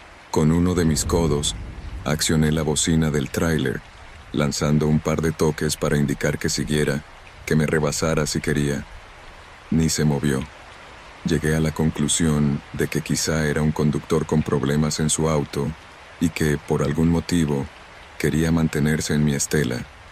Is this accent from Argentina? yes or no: no; Culiacán, Sinaloa, Mexico; Soy originario de Culiacán, Sinaloa, y desde hace 16 años me dedico a la conducción de tráileres de carga por todo el territorio mexicano.